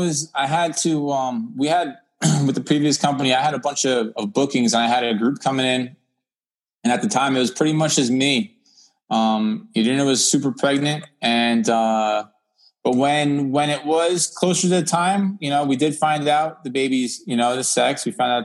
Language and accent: English; United States; me being an American, being the gringo out here, you know, not speaking much of the language.